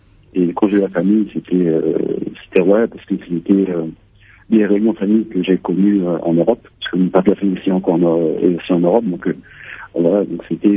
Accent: France; accent: French; né en France, dans les Congolais, j'ai grandi avec les deux cultures. Donc, je parle le lingala, même si j'ai un accent français, je parle le lingala, je comprends très bien.

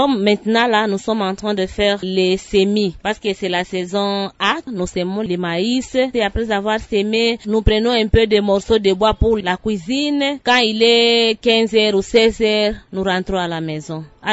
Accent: Maniema, DR Congo; Ici, chez nous, au Maniema

